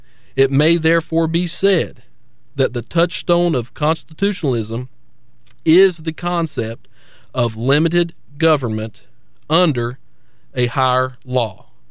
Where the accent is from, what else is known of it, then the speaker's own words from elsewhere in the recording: United States; But as a Christian and as an American, I find it so important